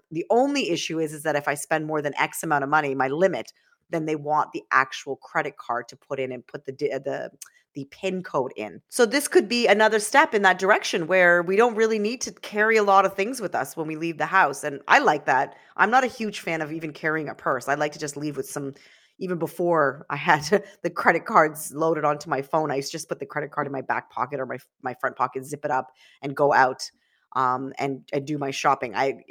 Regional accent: Canada; I'm a Canadian citizen. I want to sort of give my thoughts as to what a digital loonie may mean for the future.

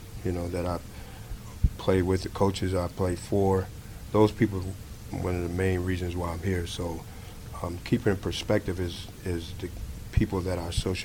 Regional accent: Chicago, Illinois, United States; moved away; Just the coming from where I came from Chicago, and going to Texas.

